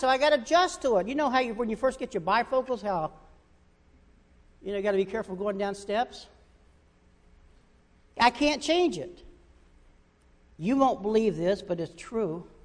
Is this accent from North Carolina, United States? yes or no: yes; North Carolina, United States; Growing up in North Carolina, divorce was a word you very rarely heard. And if you did hear it, it was whispered in secret. And then we moved to Florida